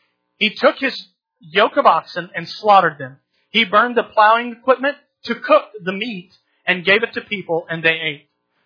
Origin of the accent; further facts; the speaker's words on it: Oklahoma, United States; I grew up in Oklahoma. I listened to country music. I was the cowboy.